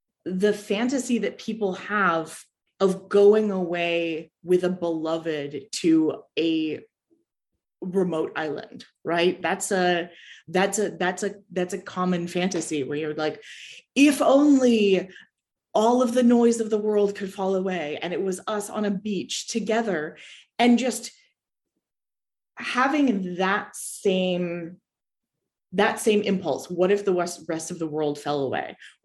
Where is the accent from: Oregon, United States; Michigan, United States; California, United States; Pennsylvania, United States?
California, United States; now in Germany; I am from California and I currently live in Germany. And I've lived in Germany for more than half a decade now. I'm married a German, I live there now.